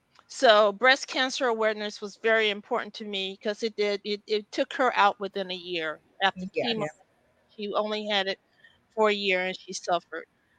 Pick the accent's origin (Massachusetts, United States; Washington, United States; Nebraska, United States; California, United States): California, United States; moved away as an adult; now in Houston, United States; 26 years now, but I'm originally from California.